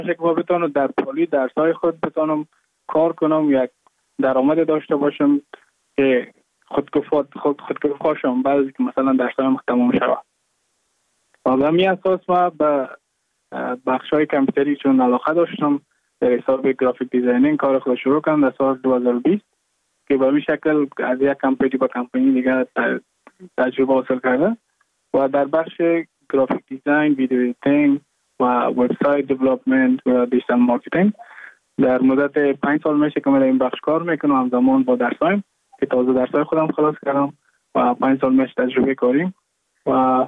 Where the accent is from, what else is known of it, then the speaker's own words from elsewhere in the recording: Mazar-i-Sharif, Balkh, Afghanistan; now in Goa, India; ، از مزار شریف هستم، از قریه شیرآباد که از قریه درفتاده مزار شریف بلخ میباشم، که ما در سال 2019 ماه جون به هندوستان آمدم